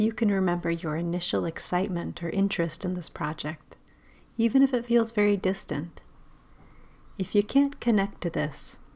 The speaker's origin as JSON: {"language": "English", "country": "United States", "said": "I'm from the United States."}